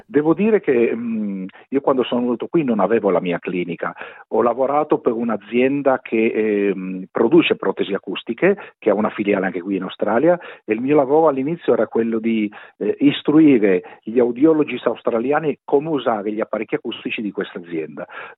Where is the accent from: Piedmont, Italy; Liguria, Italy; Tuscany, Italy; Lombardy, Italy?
Piedmont, Italy; Turin; Avevo una clinica dell'udito in Italia a Torino, sì. Io sono di Torino.